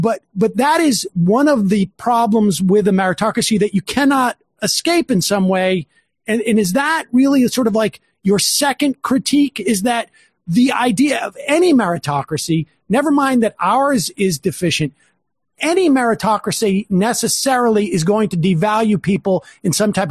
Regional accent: Worcester, Massachusetts, United States; when I was a kid growing up in Worcester

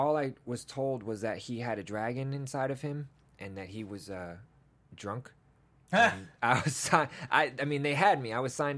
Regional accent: England, United Kingdom; born there; Listen, man, I was born in England, man. We just traveled around a lot.

